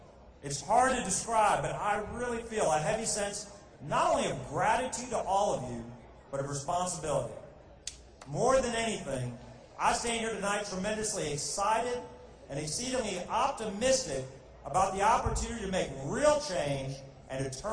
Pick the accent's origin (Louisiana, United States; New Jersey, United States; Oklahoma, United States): Louisiana, United States; Baton Rouge; Look, I was born and raised right here in Baton Rouge.